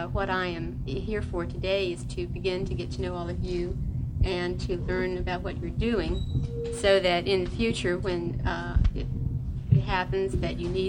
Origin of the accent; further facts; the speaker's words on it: Miami, Florida, United States; moved away as an adult; I grew up in Miami and came up here to go to school 14 years ago, and much to my surprise, I'm still here.